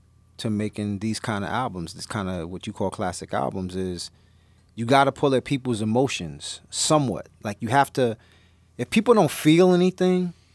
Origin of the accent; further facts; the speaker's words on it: Brownsville, New York, United States; Like, you think you could talk crazy to me, but I'm from Brownsville.